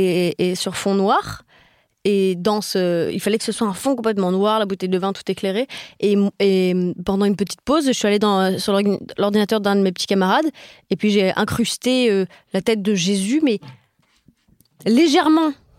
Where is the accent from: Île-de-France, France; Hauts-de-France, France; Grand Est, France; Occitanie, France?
Île-de-France, France; Paris; Alors, non, moi, je suis née à Paris, quand même. Je suis née à Paris. J'ai fait mes années formatrices d'enfance à Paris. Donc, j'avais cette culture parisienne.